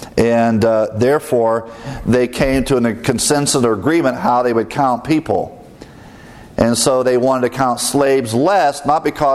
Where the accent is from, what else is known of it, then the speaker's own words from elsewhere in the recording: Ohio, United States; did not allow anyone in those states to own slaves, including my home state of Ohio.